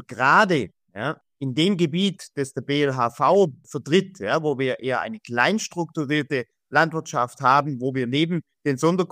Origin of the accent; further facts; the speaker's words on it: Baden-Württemberg, Germany; meine Heimat am Bodensee bis zur Schwäbischen Alb hoch.